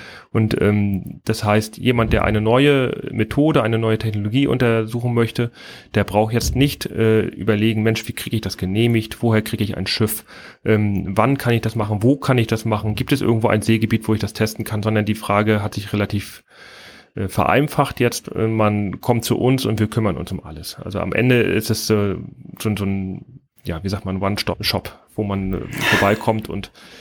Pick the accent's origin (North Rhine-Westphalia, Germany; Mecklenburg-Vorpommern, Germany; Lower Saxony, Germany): Mecklenburg-Vorpommern, Germany; Kühlungsborn; Also ich bin in Kühlungsborn aufgewachsen, bin Wassersportler schon immer gewesen durch und durch